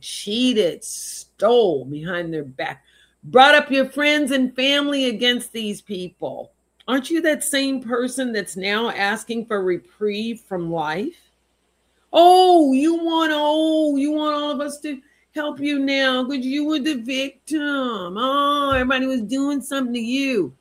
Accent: the South, United States; I grew up in the South. So I was very familiar with prayer meetings

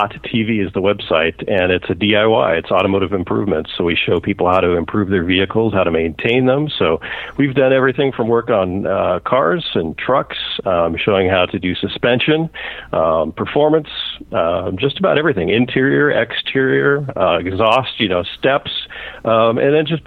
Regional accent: Seattle, Washington, United States; Actually, I grew up in the Seattle area and moved down here.

